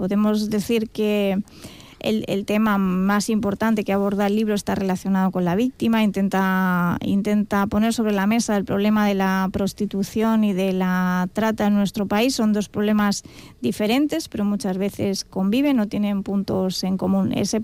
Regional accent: Catalonia, Spain; Yo soy catalana, la novela está ambientada en Madrid

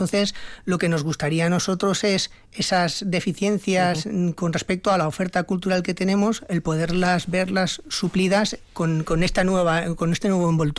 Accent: Valencian Community, Spain; Pues, como bien sabes, yo vengo de fuera, ¿sí? Yo soy valenciano.

